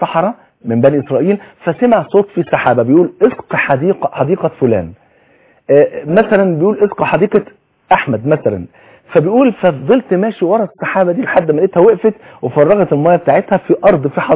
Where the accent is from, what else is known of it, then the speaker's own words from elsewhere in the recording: Egypt; احنا كمصريين وكمسلمين